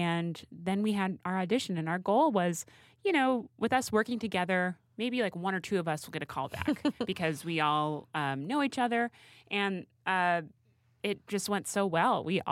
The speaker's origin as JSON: {"language": "English", "town": "Hoboken", "region": "New Jersey", "country": "United States", "tie": "born or raised there", "said": "Well, I grew up in Hoboken, New Jersey."}